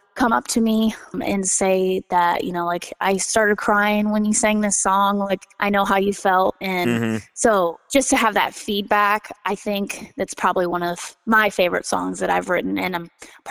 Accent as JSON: {"language": "English", "region": "Michigan", "country": "United States", "tie": "born or raised there", "said": "I grew up in Michigan performing all over the place, festivals, fairs, and I've been able to meet a lot of local other musicians in Michigan."}